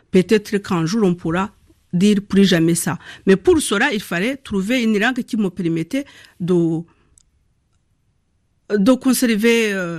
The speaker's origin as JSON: {"language": "French", "town": "Nyamata", "region": "Eastern Province", "country": "Rwanda", "tie": "born or raised there", "said": "donc s'il est lié de mon enfance à Nyamata, à Gitagata."}